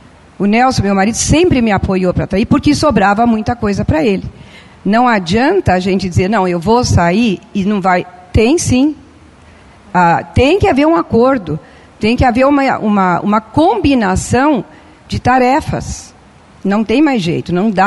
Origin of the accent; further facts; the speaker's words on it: Rio Grande do Sul, Brazil; born there; Eu nasci no Rio Grande do Sul, no interior de uma cidade bem pequena. Meu pai foi para lá para instalar uma agência do Banco do Brasil. E naquela década, década de 50, né, já vou denunciar a minha idade